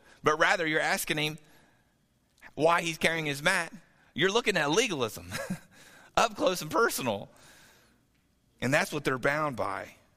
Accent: Kentucky, United States; I'm from Northern Kentucky, old high school buddy, trying to sell me a car

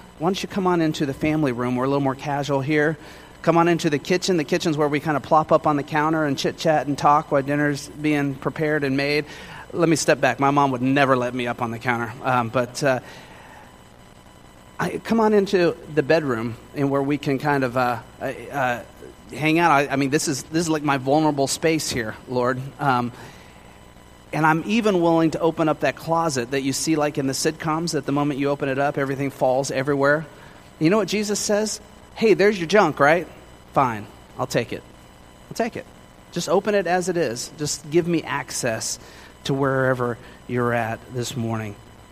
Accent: Moreno Valley, California, United States; Where I grew up in Moreno Valley, California, we had a foyer.

